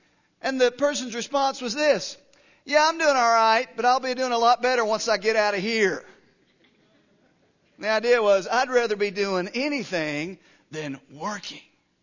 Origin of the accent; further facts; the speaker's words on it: Tennessee, United States; For me today, it's a very negative idea because I'm from Tennessee, and we lost yesterday.